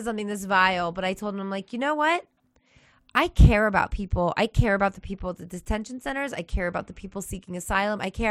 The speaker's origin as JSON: {"language": "English", "town": "Baltimore", "region": "Maryland", "country": "United States", "tie": "born or raised there", "said": "I grew up in Baltimore, and that's why this is actually kind of strange to me because that Baltimore is very diverse."}